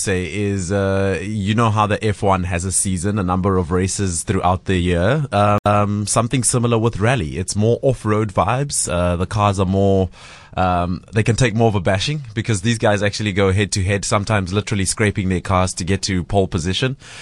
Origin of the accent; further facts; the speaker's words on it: South Africa; I've never seen it in my home country. That's why I made the trek from Joburg to Cape Town to see this live.